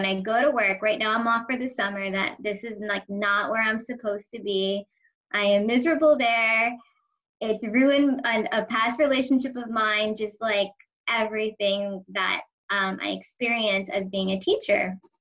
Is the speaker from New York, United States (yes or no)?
yes; New York, United States; now in Houston, United States; I'm in Houston. I'm from New York, but I've been here 11 years.